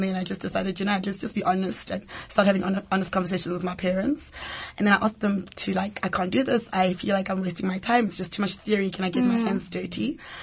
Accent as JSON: {"language": "English", "town": "Kempton Park", "region": "Gauteng", "country": "South Africa", "tie": "born or raised there", "said": "born and bred in Jersey, Kempton Park, born and bred. I come from a Zulu Swati mother and a Sotho father. So I'm a Zutu. But my mother is Zulu Swati, but my dad is Sotho."}